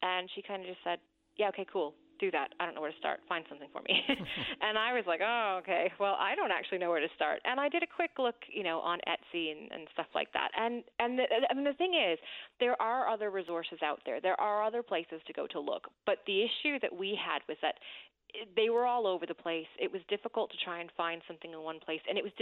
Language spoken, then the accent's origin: English; Random Island, Newfoundland and Labrador, Canada; I'm originally from Random Island. I've been living abroad for about over 10 years now.